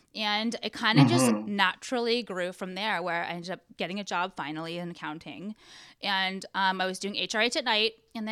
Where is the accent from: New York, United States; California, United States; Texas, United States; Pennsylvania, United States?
California, United States; Born and raised in Orange County.